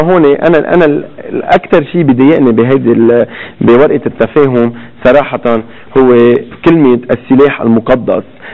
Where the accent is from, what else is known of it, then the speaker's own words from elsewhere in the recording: Lebanon; انا اليوم كلبناني بعتبر حالي اندقيت ب 7 حزيران، مش بس كمسيحي بس كلبناني